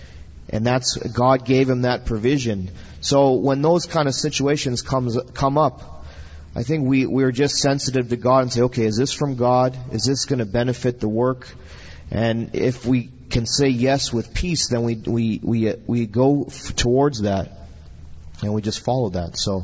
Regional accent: United States; And we don't come in with our culture and our mindset, you know, me being American.

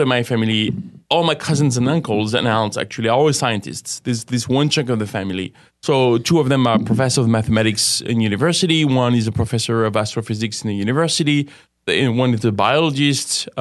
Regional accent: France; I don't know. I come from France.

